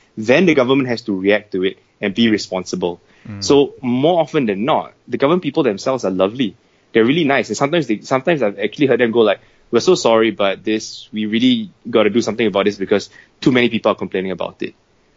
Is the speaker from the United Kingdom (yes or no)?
no; Singapore; So Singapore is a sunny island very near the equator, just below Malaysia. It's in Southeast Asia, and we are a majority English-speaking country, which is why I have a very, very odd